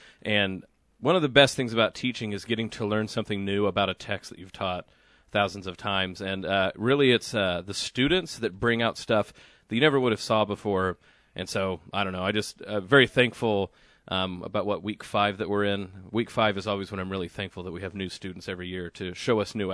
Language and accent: English; Oklahoma, United States; I'm from Oklahoma. Absolutely not.